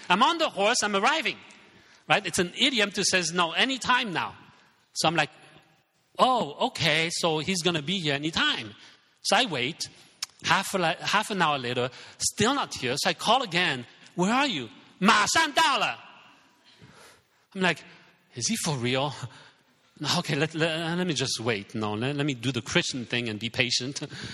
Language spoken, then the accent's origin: English; France; English is a second language; also born or lived in Hong Kong; I was Hong Kong-born Chinese, but I didn't speak Chinese because I grew up in France.